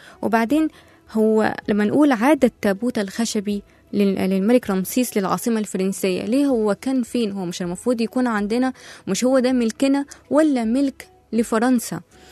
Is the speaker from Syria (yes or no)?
no; Egypt; إحنا بقى كمصريين بنعمل إيه؟